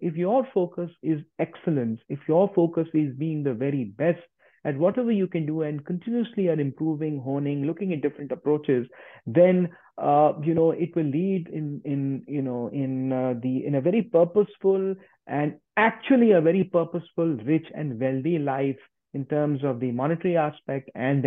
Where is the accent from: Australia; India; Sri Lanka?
India; I was raised in India. My parents were spiritual.